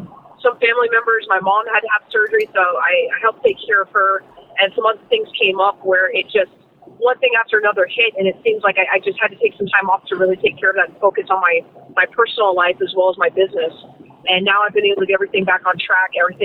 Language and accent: English; Okinawa, Japan; Originally from Okinawa.